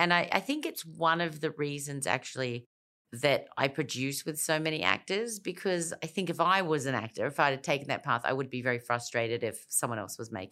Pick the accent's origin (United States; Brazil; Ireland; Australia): Australia; Elizabeth, South Australia; I grew up in Elizabeth in South Australia, which is about as far away from Hollywood as you can get.